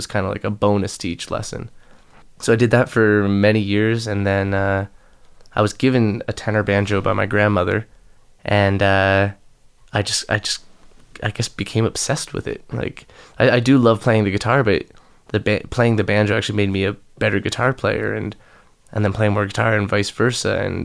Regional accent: St. Catharines, Ontario, Canada; also born or lived in London, Ontario / Toronto; now in United Kingdom; I grew up in St. Catharines, and then I went to school in London, Ontario, and as most people do, moved to Toronto shortly after. Lived there for a few years, and I've been in Wales for almost a year now.

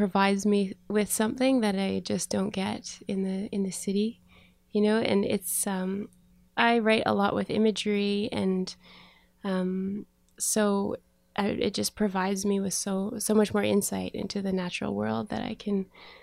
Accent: Iroquois, Ontario, Canada; also born or lived in Montreal; I'm actually from Ontario originally. I grew up in Iroquois, which is south of Ottawa. But I've lived on the West Coast off and on for the last, I guess, 13 years or so. And I've settled there now. I mean, I lived in Montreal for a while.

